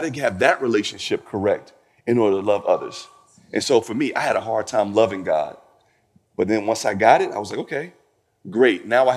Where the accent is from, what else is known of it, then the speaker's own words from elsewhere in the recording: Mississippi, United States; And you know, country, you know, growing up in Mississippi, there are certain things you're not supposed to do, right?